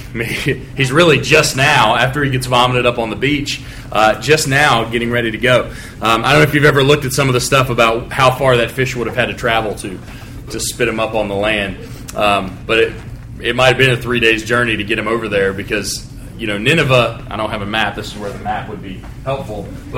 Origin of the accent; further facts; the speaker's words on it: West Virginia, United States; born there; I was born in West Virginia. I'm allowed to say that.